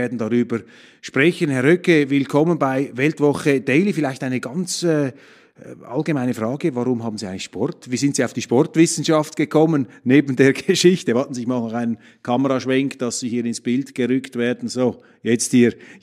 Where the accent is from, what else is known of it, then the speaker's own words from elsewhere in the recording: Switzerland; Als Schweizer halte ich hier einfach dokumentarisch fest, was das Thema ist.